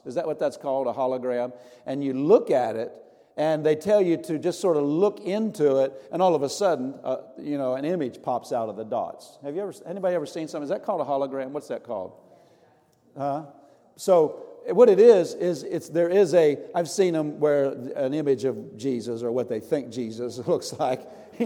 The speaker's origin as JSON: {"language": "English", "region": "East Coast", "country": "United States", "tie": "born or raised there", "said": "In the Midwest, I grew up on the East Coast. We had it there, too"}